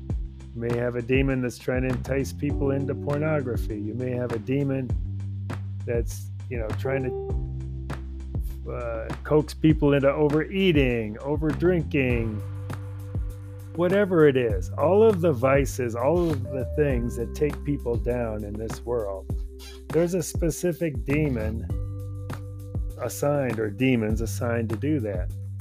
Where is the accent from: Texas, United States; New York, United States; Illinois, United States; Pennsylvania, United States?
Illinois, United States; Chicago; Okay, so if you look at my life, I grew up in Chicago